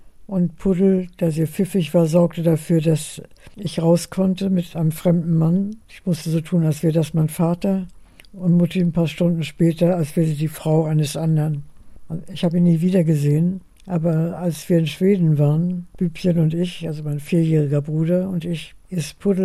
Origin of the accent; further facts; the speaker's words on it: Hamburg, Germany; born there; bin geboren in St. Pauli und habe mich hochgearbeitet zu St. Georg.